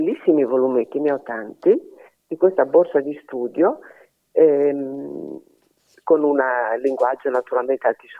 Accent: Udine, Friuli-Venezia Giulia, Italy; io sono di Udine, sono friulana, però la mia mamma è friulana, ma mio padre era di Trento.

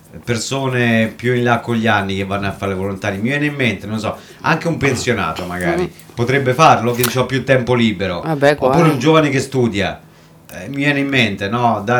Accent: Agordo, Veneto, Italy; io che non sono della Valle del Bioi ma di Agordo, posso diventare sostenitore?

